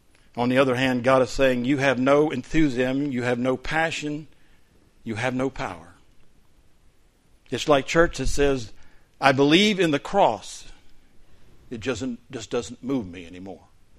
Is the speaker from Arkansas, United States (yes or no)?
no; Florida, United States; I'm from Florida. I like iced tea.